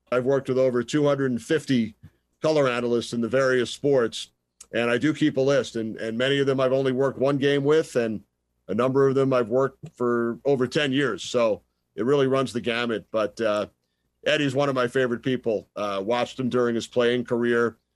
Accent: New York, United States; When I was growing up on Long Island, I was a huge hockey fan.

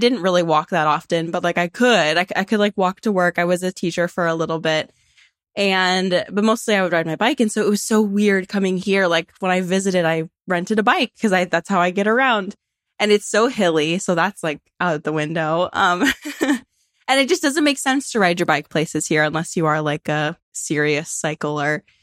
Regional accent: Tucson, Arizona, United States; So I'm from Tucson and I've always lived there. I always wanted to leave. I wanted to leave so bad, but I just never was able to.

